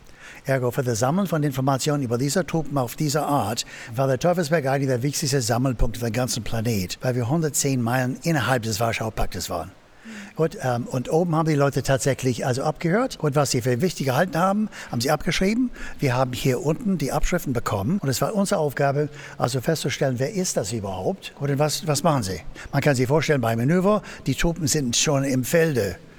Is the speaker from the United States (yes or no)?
yes; United States; ich bin Amerikaner, ich habe Soldat hier gedient, 73 bis 75